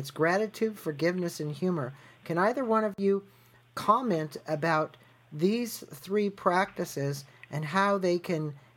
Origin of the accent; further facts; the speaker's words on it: Missouri, United States; I was originally from the Show Me State